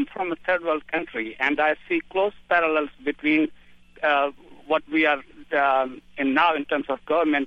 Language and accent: English; Pakistan; I come from Pakistan originally. Mm-hmm. Now I'm a citizen.